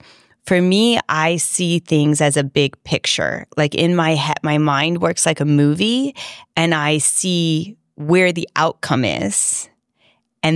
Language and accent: English; Florida, United States; Kim, we're so lucky because where we grew up in South Florida, I mean, we went to school and experienced friends of, like, all backgrounds.